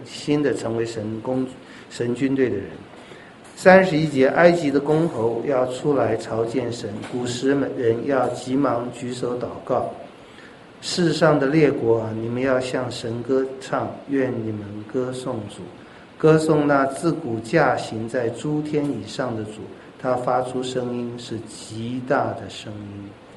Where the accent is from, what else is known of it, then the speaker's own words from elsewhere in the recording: Taiwan; 尤其我们台湾人很喜欢凑热闹赶时髦